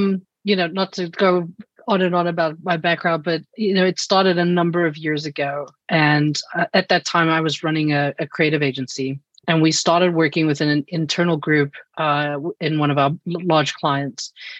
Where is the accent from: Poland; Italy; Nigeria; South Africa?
South Africa; accent: South African; now in United States; That is the accent you're hearing. I am originally from South Africa, but I have now lived in the US longer than I lived in South Africa. So this is home now.